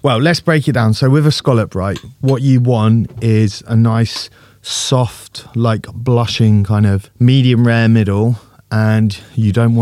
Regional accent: South West England, United Kingdom; We grew up in Cornwall

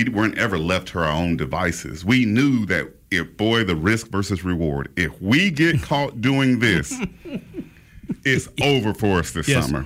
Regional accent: Southern United States, United States; Every Southerner besides me does.

